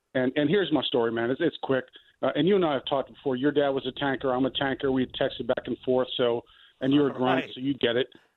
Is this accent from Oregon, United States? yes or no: no; Baltimore, Maryland, United States; when I was a kid, I grew up in Baltimore, and the Colts left in the middle of the night